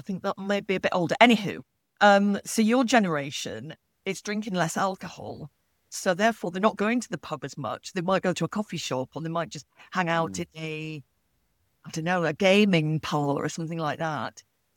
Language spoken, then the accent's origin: English; Yorkshire and the Humber, United Kingdom; I'm from North Yorkshire originally, and I'm really fortunate in that the village where my family are, there are two pubs that are viable and that are really well supported. It's a really small village